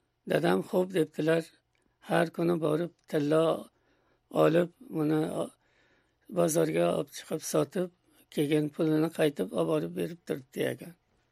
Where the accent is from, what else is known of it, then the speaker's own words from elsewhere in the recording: Andijan, Andijan Region, Uzbekistan; born there; moved away; Andijon shahrida tug'ilganman va 1930 yilda O'zbekistondan chet mamlakatlariga muhojir bo'lib chiqqanmiz.